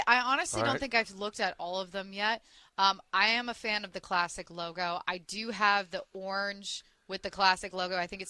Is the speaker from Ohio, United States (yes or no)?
yes; Youngstown, Ohio, United States; because my hometown of the Youngstown Phantoms, that was the hometown team for the USHL.